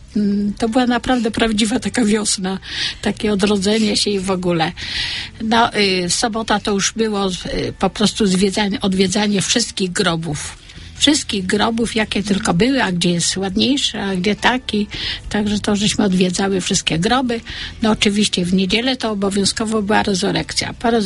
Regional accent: Opole, Opole Voivodeship, Poland; ja jestem urodzona w Opolu. I całe życie jestem związana z katedrą opolską, albowiem mój dom rodzinny to ulica Sienkiewicza.

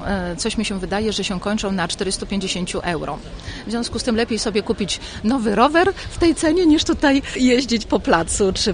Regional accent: Kielce, Świętokrzyskie Voivodeship, Poland; born there; Od razu mówię, ja się urodziłam w Kielcach

